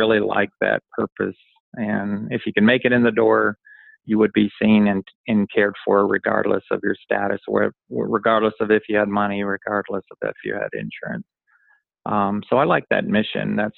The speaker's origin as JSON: {"language": "English", "town": "Atlanta", "region": "Georgia", "country": "United States", "tie": "born or raised there", "also_born_or_lived": "Florida / Panama", "said": "I am originally from Florida. My father was kind of worked for the military, so every 2 years I moved and moved and moved. But we ended up in Atlanta. So I call Atlanta home"}